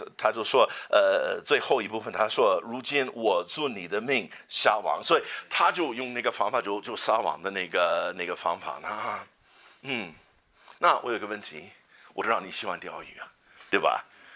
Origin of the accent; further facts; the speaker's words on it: United States; Chinese is a second language; 我是美国的农民，所以从小我经常打猎